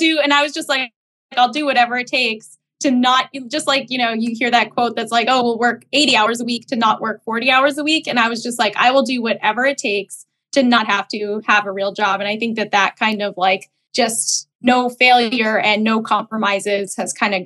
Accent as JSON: {"language": "English", "town": "Boston", "region": "Massachusetts", "country": "United States", "said": "I run the blog Femtrepreneur.co. I am from Boston, Massachusetts."}